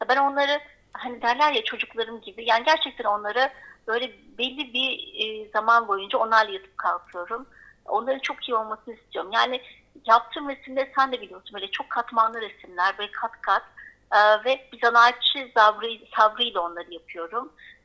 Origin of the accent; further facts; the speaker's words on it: Bozcaada, Çanakkale, Turkey; born there; Bolca'da doğumluyum, Bolca'da doğdum. Bolca'nın doğası, yaşam tarzı, bana verdiği ilham, masumiyet, çocukluk hepsi aslında o ada fikrinin içinde var.